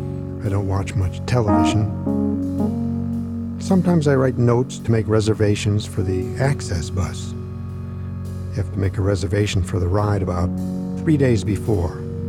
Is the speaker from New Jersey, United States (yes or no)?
no; Texas, United States; I grew up in Texas.